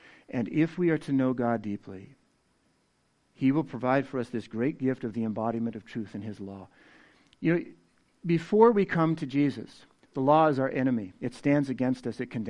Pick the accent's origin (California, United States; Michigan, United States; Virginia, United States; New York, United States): Virginia, United States; Forgive me, I'm from Virginia.